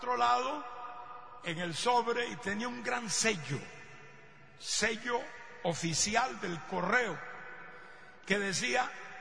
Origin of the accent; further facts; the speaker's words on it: Costa Rica; moved away as an adult; now in Panama; Ya soy más panameño que costarricense